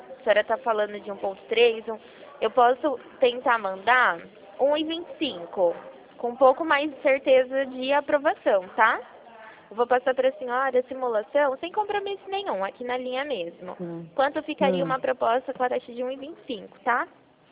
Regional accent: São Paulo, Brazil; Sou aqui do interior de São Paulo.

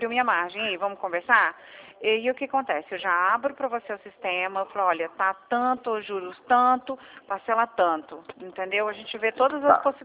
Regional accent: Espírito Santo, Brazil; Eu sou do Espírito Santo, na verdade, sou capixaba. E meu marido é daqui e tal.

